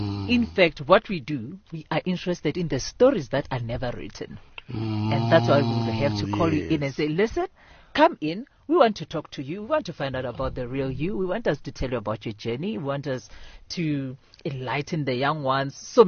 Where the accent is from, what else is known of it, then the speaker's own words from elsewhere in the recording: Seshego, Limpopo, South Africa; I grew up in Seshego.